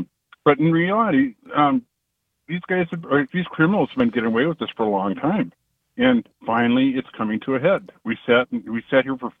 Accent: Spooner, Wisconsin, United States; I'm from Spooner. I do listen on that station.

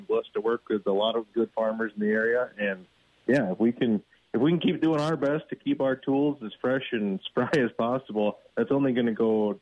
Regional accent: Bangor, Wisconsin, United States; So I grew up in Bangor, small town by La Crosse.

